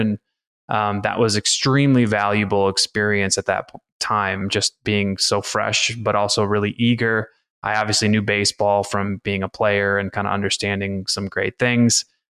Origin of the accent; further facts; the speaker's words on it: Portage, Michigan, United States; we grew up in Portage, Michigan, small southwest part of Michigan.